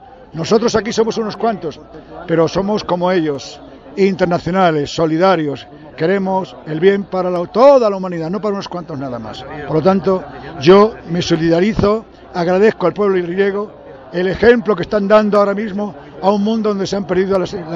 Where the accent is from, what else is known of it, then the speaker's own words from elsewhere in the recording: Extremadura, Spain; now in Madrid, Spain; soy un compañero de aquí, soy un extremeño que vivo en Madrid, pero mi mentalidad es internacional.